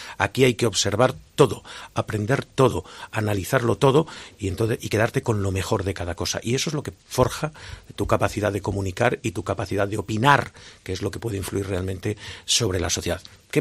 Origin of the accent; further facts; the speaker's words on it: Zamora, Castile and León, Spain; now in Valladolid, Spain; Yo he vivido en Valladolid fundamentalmente el resto de mi vida y soy un zamorano que vive prácticamente al lado de su casa, con lo cual no he perdido nunca la capacidad del zamoranismo, sigo siendo un zamorano convencido, un buen defensor de Valladolid.